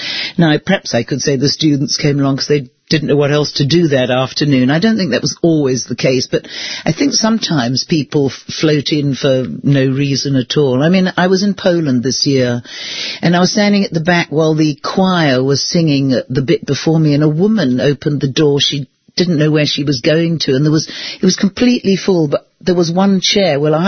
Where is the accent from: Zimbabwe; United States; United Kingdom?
United Kingdom; you know, I'm British and we have strict timings